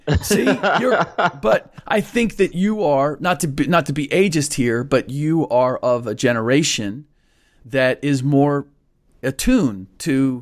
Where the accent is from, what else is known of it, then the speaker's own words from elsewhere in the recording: Midwest, United States; also born or lived in East; Even though I'm from the Midwest.